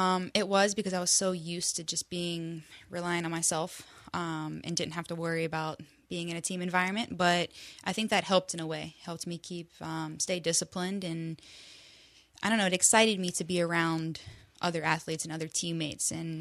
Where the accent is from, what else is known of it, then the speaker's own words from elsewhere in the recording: Georgia, United States; Yeah, but I grew up in Georgia, and I played pretty much for one club team the whole time, was Concord Fire.